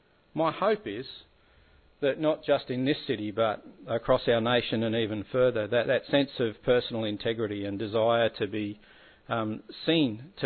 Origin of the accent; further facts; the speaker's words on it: New South Wales, Australia; I didn't grow up in Queensland. I grew up in New South Wales, just outside of Parramatta.